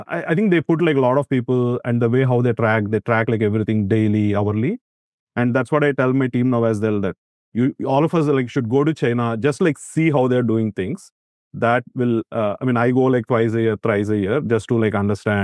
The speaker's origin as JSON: {"language": "English", "town": "Vijayawada", "region": "Andhra Pradesh", "country": "India", "second_language": "English", "moved": "as an adult", "lives_now": "United States", "said": "So I am from Vijayawada in Andhra Pradesh. Yeah. So I mean, I grew up like in a village like close by, but I did my undergrad in Vijayawada. So after that, I went to US in 2005"}